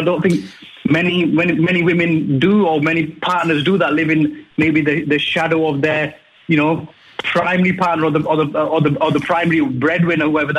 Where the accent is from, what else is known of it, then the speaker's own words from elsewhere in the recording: England, United Kingdom; I'm British, I'm English.